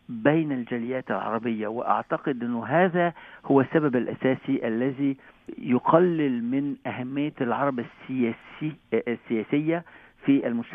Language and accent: Arabic; Egypt; طبعا، بس هذا الموضوع موضوع صراع داخل المجتمع المصري